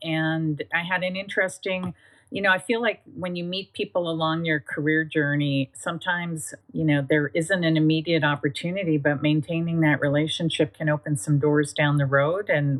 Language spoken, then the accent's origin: English; Canada; now in United States; I am Canadian by birth, and I spent most of my life in Canada.